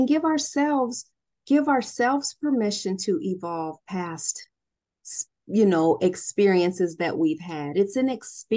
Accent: Des Moines, Iowa, United States; I had launched a nonprofit organization in my hometown. Des Moines, Iowa is my hometown.

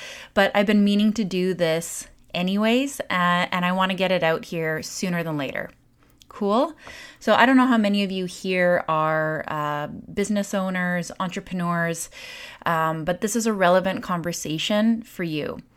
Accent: Canada; especially as a Canadian.

